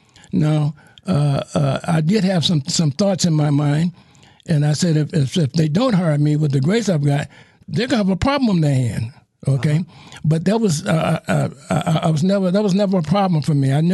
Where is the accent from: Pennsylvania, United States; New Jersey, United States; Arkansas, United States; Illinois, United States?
Illinois, United States; Chicago; So I was conceived in Yazoo. I was born in Chicago. And in Chicago, I saw lots of things happening back during that time.